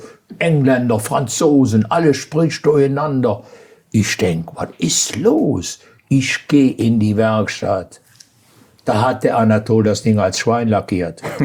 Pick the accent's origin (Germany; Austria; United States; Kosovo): Germany; Aachen, North Rhine-Westphalia; Ich bin aus Aachen. Dann ist er nah an Holland.